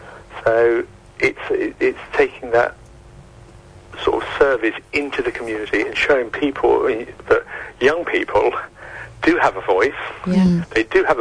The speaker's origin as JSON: {"language": "English", "town": "Luton", "region": "East of England", "country": "United Kingdom", "tie": "born or raised there", "said": "I was born here. I was born in Luton. I grew up in Luton."}